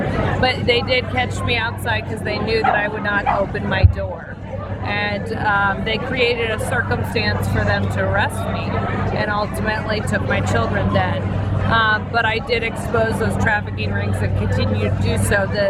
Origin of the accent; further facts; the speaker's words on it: Indiana, United States; Yeah, so I'm from Indiana. I'm born and raised.